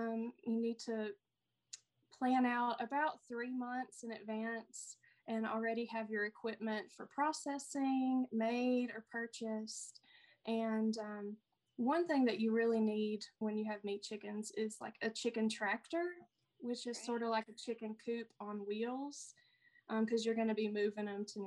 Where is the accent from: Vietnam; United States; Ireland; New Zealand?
United States; Southern United States; accent: Southern; Well, I live in Alabama, as you can tell by my accent from the South.